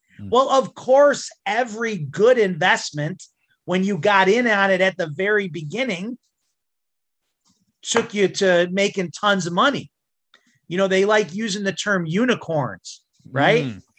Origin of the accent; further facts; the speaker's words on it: Illinois, United States; I grew up in Illinois, but I spent enough time in Missouri to tell people I come from the show me state.